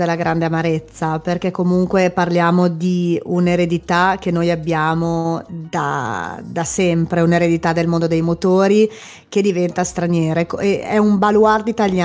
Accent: Emilia-Romagna, Italy; però da emiliana posso dire che rimane l'amarezza

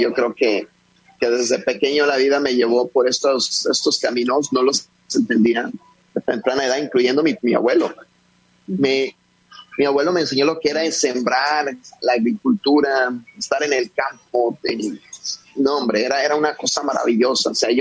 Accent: Mexico; algo que me recuerda a mi tierra, a mi mamá, a mis paisanos. Pude viajar, conocer más de México, mi cultura.

